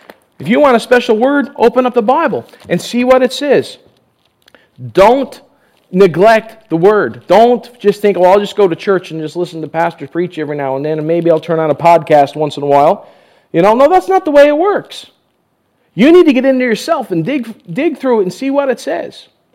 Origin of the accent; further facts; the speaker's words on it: Newfoundland and Labrador, Canada; You know, I'm from Newfoundland, if you, those of you who don't know.